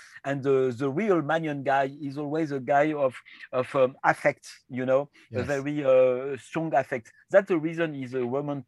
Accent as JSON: {"language": "English", "country": "France", "accent": "French", "second_language": "English", "said": "Again, my accent is a French accent, so I'm really sorry for that."}